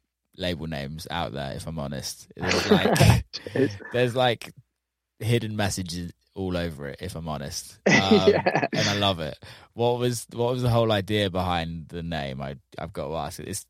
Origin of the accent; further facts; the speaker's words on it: South West England, United Kingdom; growing up in the Southwest